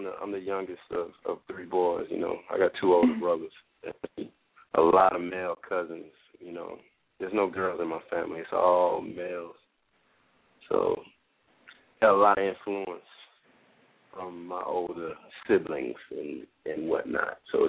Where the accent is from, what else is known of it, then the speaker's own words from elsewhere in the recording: Atlanta, Georgia, United States; So, like I said, I'm from Atlanta, born and raised. I've lived everywhere else, but Atlanta is my home and will always be home, you know.